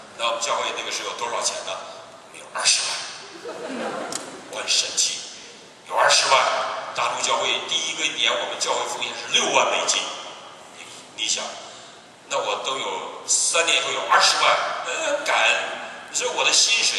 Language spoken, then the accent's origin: Chinese; Northeast China, China; 我这东北人最怕冷